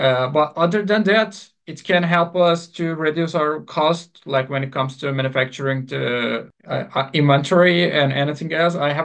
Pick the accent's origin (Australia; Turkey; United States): Turkey; English is a second language; just born and raised in Turkey, so I don't have English accents.